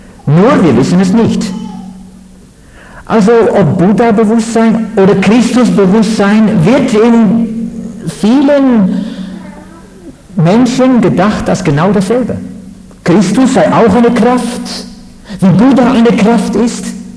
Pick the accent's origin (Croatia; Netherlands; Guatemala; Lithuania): Netherlands; Ich komme aus Holland. Ich bin tatsächlich tibetischer Buddhist gewesen für eine Zeit von gut 7 Jahren.